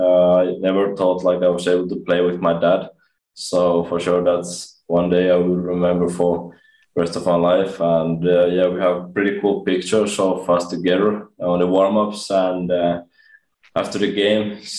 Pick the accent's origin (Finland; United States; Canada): Finland; Espoo, Uusimaa